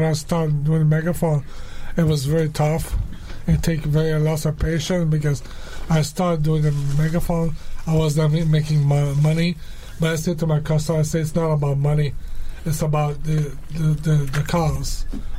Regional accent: Montreal, Quebec, Canada; because I'm from Montreal. I have no family here. They're all back east.

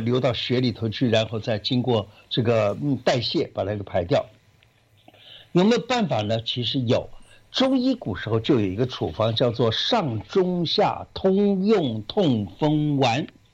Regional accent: Guangdong, China; 尤其我们广东人特别喜欢吃的煲汤啊

